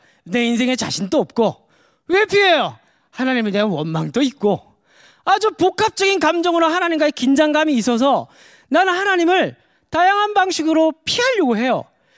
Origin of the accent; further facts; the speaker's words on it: Daegu, South Korea; 제가 대구 사람인데 잘 모르더라고요. 사람들이 제가 대구 사람인지 사투리를 잘 안 써서 그런지 모르겠지만